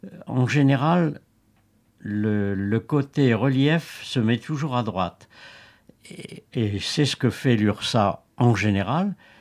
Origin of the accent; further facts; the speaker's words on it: Hauts-de-France, France; j'ai passé mon enfance dans le Nord, et en particulier la guerre